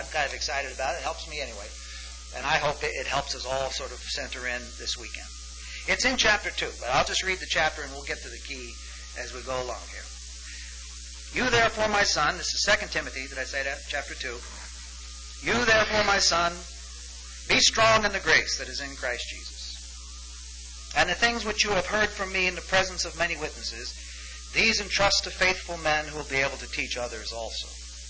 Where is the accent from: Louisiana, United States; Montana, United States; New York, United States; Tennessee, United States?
New York, United States; I come from New York.